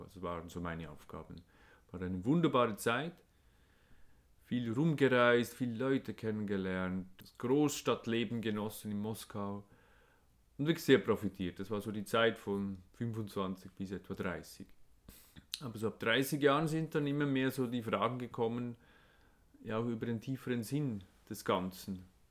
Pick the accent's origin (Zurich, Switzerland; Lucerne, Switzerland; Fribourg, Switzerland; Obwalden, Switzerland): Lucerne, Switzerland; Schötz; Ich komme aus dem Luzerner Hinterland, aus Schötz, aus einer Bauernfamilie, sehr schöne Kindheit gehabt mit Eltern und Geschwistern, normal katholisch aufgewachsen, wie die meisten in unserem Dorf